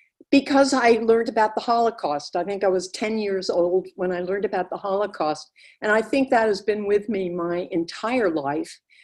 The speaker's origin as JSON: {"language": "English", "town": "New York City", "region": "New York", "country": "United States", "tie": "born or raised there", "said": "I grew up in New York City, which was a boon, a fabulous thing to be in a city that was so multicultural and interesting."}